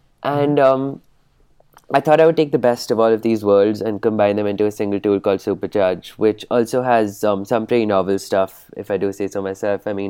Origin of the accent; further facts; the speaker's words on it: New Delhi, Delhi, India; I'm from New Delhi, India.